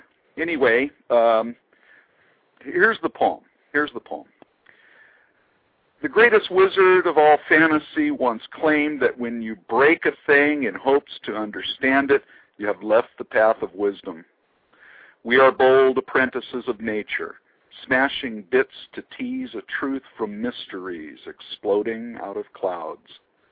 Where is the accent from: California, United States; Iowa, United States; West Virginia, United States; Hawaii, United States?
California, United States; I'm from Central Coast of California. I'm not too far from you.